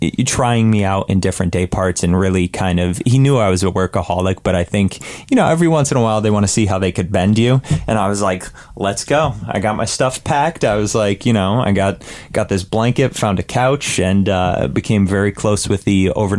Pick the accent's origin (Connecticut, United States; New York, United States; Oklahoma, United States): Connecticut, United States; So I grew up in Southern Connecticut, you know, listening to Howard Stern, Elvis, Wendy, Star and Buck Wild, Angie Martinez.